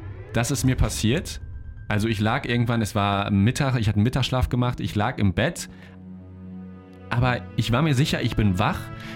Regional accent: Paderborn, North Rhine-Westphalia, Germany; das war noch in Paderborn, da wo ich aufgewachsen bin

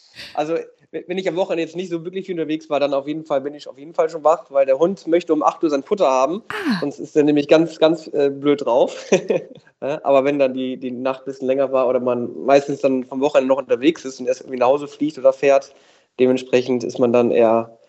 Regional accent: Oldenburg, Lower Saxony, Germany; also born or lived in Bremen; Gar nicht ganz so einfach, aber Oldenburg-Bremen.

